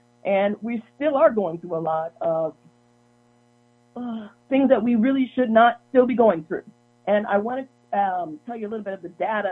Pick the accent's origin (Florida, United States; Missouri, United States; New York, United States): Missouri, United States; now in Wisconsin, United States; So I am originally from Missouri, and I've been here in Wisconsin for 20 years, so I consider myself a Wisconsinite for the most part right now.